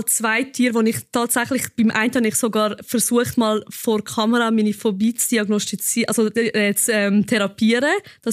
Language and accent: German; Bosnia & Herzegovina; Ich bin aus Zazin.